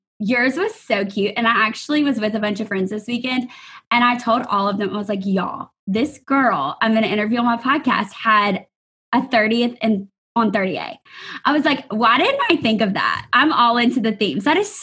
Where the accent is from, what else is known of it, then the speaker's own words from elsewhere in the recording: Alexandria, Louisiana, United States; Carrie and I grew up together in Alexandria, Louisiana. I don't even think I've told y'all where I'm from. Y'all know I'm a Louisiana girl, but Alexandria, Louisiana.